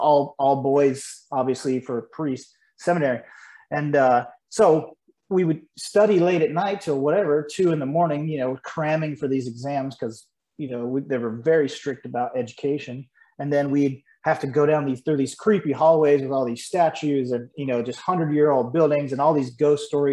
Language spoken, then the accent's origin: English; Georgia, United States; I came from a background, I grew up in Georgia.